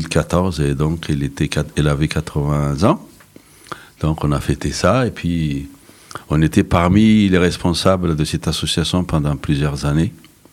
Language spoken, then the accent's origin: French; Madagascar; moved away as an adult; now in France; Donc je suis malgache comme on dit. Donc je suis arrivé en France pour faire mes études supérieures. Donc j'étais étudiant, puis sur sortie d'école, je suis resté en France. Je faisais partie d'une association d'étudiants d'origine malgache.